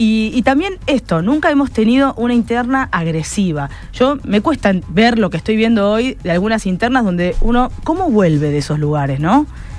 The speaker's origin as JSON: {"language": "Spanish", "town": "Rosario", "region": "Santa Fe", "country": "Argentina", "said": "como rosarinos, en este caso soy concejala de la ciudad de Rosario"}